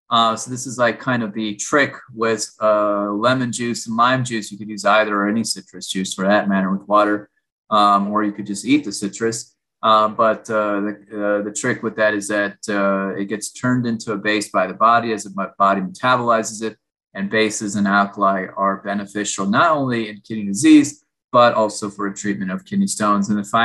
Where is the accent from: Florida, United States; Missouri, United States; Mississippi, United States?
Florida, United States; Growing up in Florida, the Florida heat, I did not drink enough water.